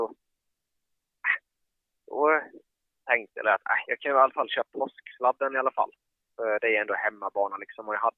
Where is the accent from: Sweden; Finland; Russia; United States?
Sweden; Habo, Jönköping County; och jag är uppvuxen i Habo, så vi kände varandra sedan innan.